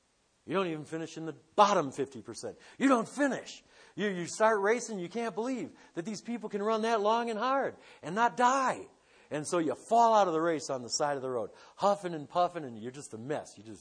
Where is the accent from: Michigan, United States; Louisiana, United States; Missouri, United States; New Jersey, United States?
Michigan, United States; Detroit; I grew up in Detroit, Michigan, and we had our own variety of drivers out there.